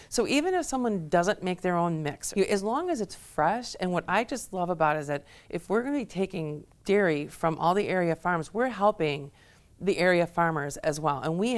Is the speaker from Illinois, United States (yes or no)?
yes; Chicago, Illinois, United States; also born or lived in New York; now in Worcester, United States; I also lived in two major cities. I'm from Chicago. I lived in New York, and now I come here to Worcester.